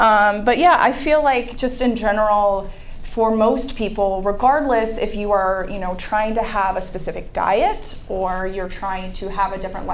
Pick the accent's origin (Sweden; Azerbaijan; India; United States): United States; Texas; I'm from Texas originally, so, every time I get home, everybody asks me what all this crazy California stuff I'm doing is.